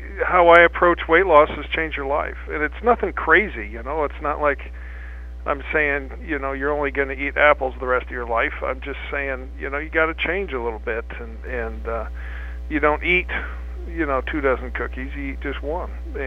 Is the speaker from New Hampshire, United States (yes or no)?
no; Des Moines, Iowa, United States; I'm originally from Des Moines, Iowa. I did my undergraduate at the University of South Dakota, my medical school at Iowa, and my residency out in Michigan.